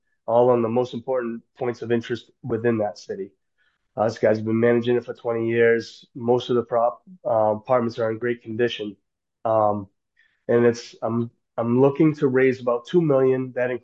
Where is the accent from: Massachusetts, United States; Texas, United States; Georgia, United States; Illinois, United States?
Massachusetts, United States; Lowell; I'm from Lowell. I grew up in Lowell